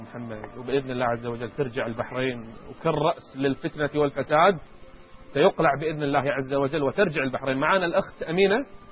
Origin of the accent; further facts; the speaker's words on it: Riyadh, Riyadh Province, Saudi Arabia; أنا لما أروح الرياض رايح ديرتي